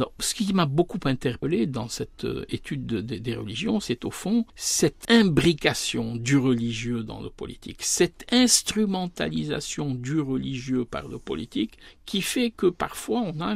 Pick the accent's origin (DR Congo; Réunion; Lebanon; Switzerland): Lebanon; now in France; Je suis né dans un lieu, j'ai vécu dans un autre, j'ai grandi au Liban, je me suis transporté ensuite en France.